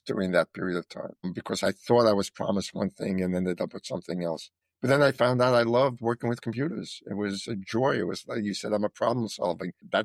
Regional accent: Brooklyn, New York, United States; born there; So I was born in Brooklyn, New York, middle class Jewish family. My grandparents came from Russia. My mother was actually born in Poland.

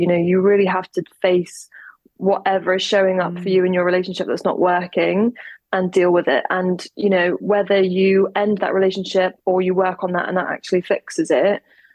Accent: England, United Kingdom; I'm from England, they could hear a mile off from our accents that we weren't from the same country.

